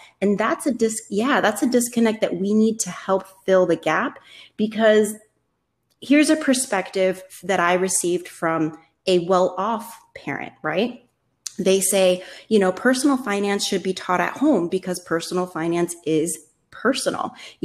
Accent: Miami, Florida, United States; Because I grew up in Richmond Heights. I live in Miami, Florida.

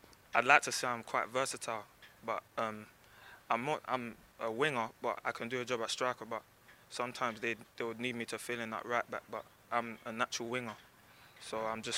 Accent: West Norwood, London, United Kingdom; I'm from West Norwood, Lambeth, not too far.

